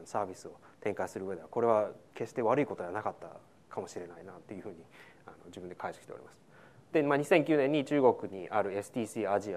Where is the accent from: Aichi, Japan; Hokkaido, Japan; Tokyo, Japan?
Tokyo, Japan; born there; first language en; Japanese is a second language; also born or lived in United States; 僕は東京生まれなんですけれど、米国で半生以上過ごしたので、母国語となると英語になってしまうんですけれど